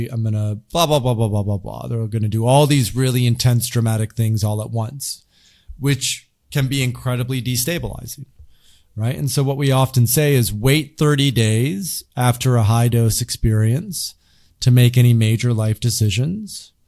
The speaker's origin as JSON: {"language": "English", "town": "Grand Rapids", "region": "Michigan", "country": "United States", "tie": "born or raised there", "said": "I grew up in the Midwest in Grand Rapids, Michigan, pretty traditional part of the United States."}